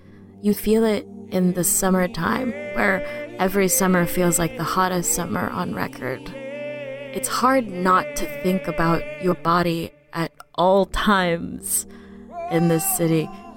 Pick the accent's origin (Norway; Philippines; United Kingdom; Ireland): Philippines; now in New Orleans, United States; I came to New Orleans in 2001 with my two parents. We're immigrants from the Philippines.